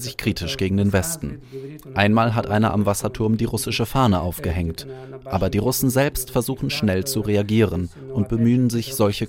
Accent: Poland; Wissen Sie, ich selbst bin Pole.

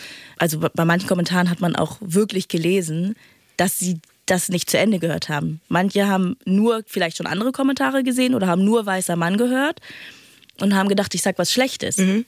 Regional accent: Northern Germany, Germany; weil ich norddeutsch bin und, weiß nicht, sehr verbunden mit meiner Heimat.

